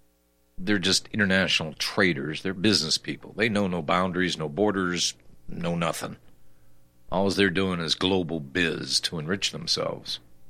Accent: United States; born there; I'm an American. I was born here. I've lived here many years

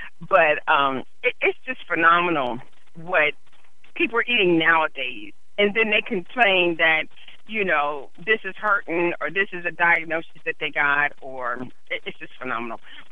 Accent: Pennsylvania, United States; I'm from Central Pennsylvania, and I know for a fact they do it here.

